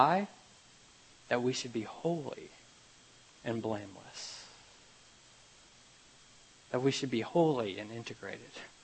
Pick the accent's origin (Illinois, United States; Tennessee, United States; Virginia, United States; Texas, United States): Tennessee, United States; Memphis; There was in my hometown, not really town, city, Memphis, Tennessee, growing up, there was a situation that came up.